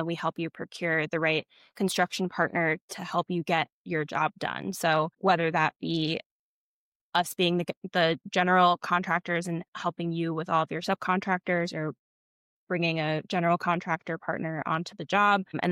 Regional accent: Yonkers, New York, United States; I'm from Yonkers.

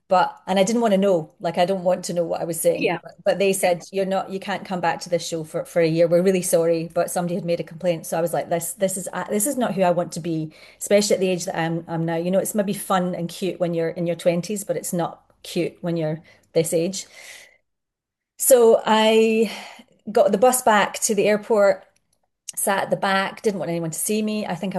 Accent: Scotland, United Kingdom; I grew up in Scotland, and we know what the drinking culture is in Scotland.

